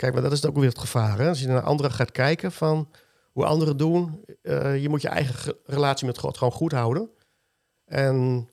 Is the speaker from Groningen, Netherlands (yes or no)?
yes; Groningen, Netherlands; Ik ben een echte Groninger, ja.